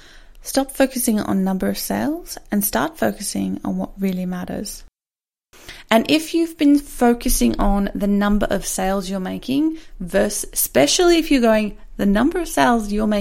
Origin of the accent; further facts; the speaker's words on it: Australia; Being of Australian of American descent, well, on my mum's side, I know all about s'mores and how delicious they are.